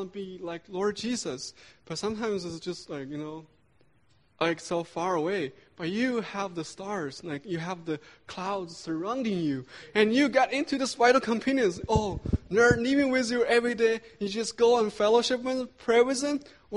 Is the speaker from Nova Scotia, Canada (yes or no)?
no; Montreal, Quebec, Canada; I'm from Montreal, Canada.